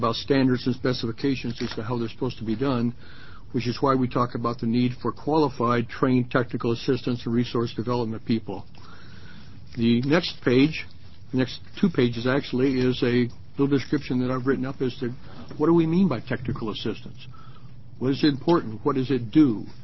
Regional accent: Pendleton, United States; I'm also from Pendleton, and funny things happen in Pendleton.

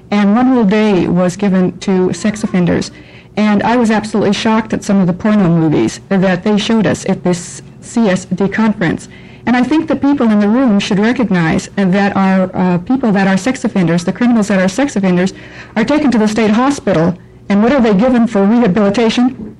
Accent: Salem, United States; I'm from Salem.

